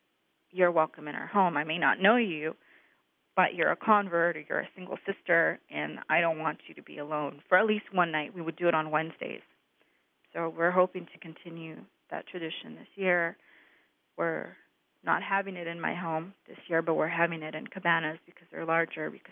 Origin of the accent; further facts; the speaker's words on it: Tucson, Arizona, United States; now in Seattle, United States; I'm originally from Tucson, Arizona, but I live in Seattle, Washington now.